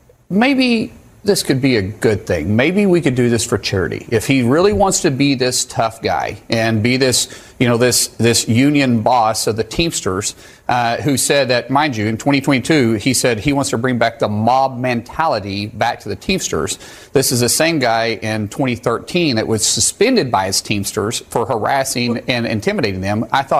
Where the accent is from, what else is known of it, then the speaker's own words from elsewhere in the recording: Oklahoma, United States; I'm a guy from Oklahoma first